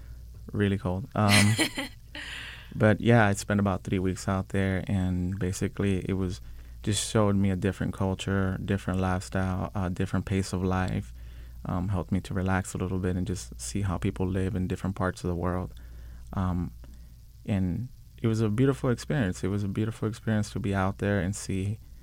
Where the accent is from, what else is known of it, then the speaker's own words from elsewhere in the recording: Los Angeles, California, United States; So I'm from the San Fernando Valley, from the west side. And I've grown up here my whole life.